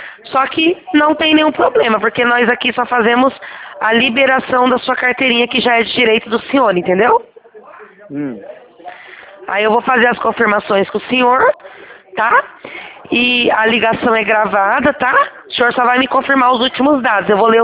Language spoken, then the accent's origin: Portuguese; Juiz de Fora, Minas Gerais, Brazil; Eu sou de Juiz de Fora, senhor.